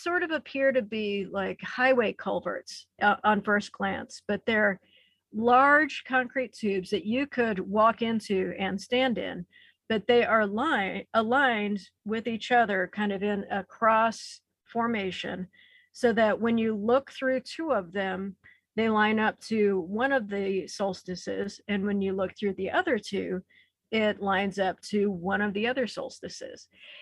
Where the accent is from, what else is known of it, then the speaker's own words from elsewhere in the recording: Missouri, United States; but I grew up in the Ozarks of Missouri, so I know how to drive a washboard road and not worry about it.